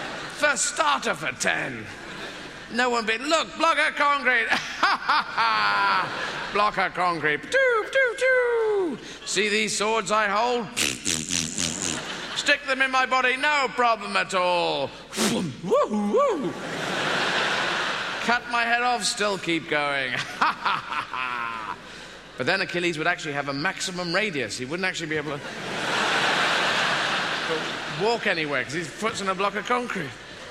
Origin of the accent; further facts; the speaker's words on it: South East England, United Kingdom; I'm from Kent, man.